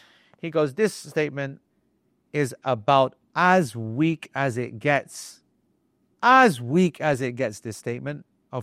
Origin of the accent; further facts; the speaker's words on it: Pakistan; I have heard in my madhab, the Hanafi madhab, as I grew up as a Pakistani, that we do itikaf at home.